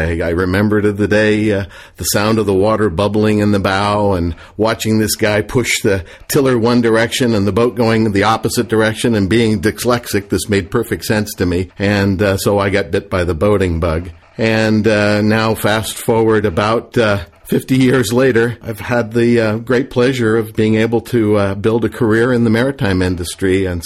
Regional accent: San Francisco, California, United States; Well, John, I was raised in San Francisco, happened to live not too far away from Lake Merced

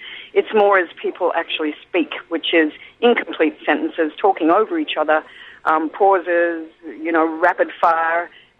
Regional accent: Australia; accent: Australian; I think it's the first opportunity I've had to actually utilize my Australian accent, which isn't as Australian as it could be, but it's certainly Australian as

